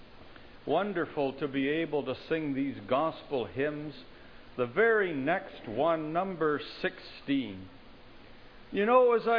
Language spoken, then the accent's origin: English; Canada; born there; I'm a Canadian by birth. Things are much the same up there.